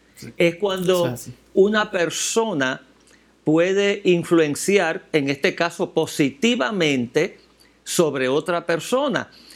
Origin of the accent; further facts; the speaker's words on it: Dominican Republic; moved away as an adult; pastoreé durante 40 años de mi vida, 17 de ellos en República Dominicana, mi país de origen.